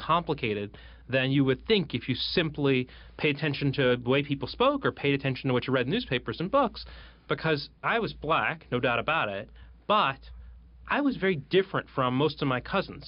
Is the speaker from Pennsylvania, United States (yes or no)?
yes; Philadelphia, Pennsylvania, United States; I'm from Philadelphia area. I went to Northwestern University as an undergraduate and had never been west of Ohio.